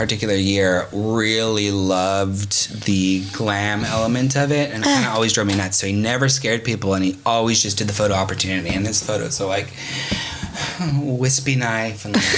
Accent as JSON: {"language": "English", "town": "Hayward", "region": "California", "country": "United States", "tie": "born or raised there", "said": "Hayward, California."}